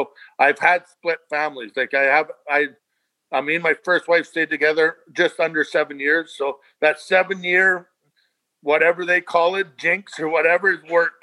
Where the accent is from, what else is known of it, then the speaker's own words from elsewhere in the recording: Chetwynd, British Columbia, Canada; So growing up in Chetwynd, I was related to everyone. It's a very small town